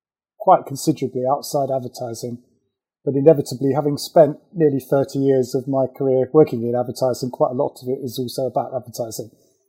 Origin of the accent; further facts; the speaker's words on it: Manningtree, East of England, United Kingdom; Well, I grew up in Manningtree in Essex, which is a small town between Colchester and Ipswich, and I still live near there.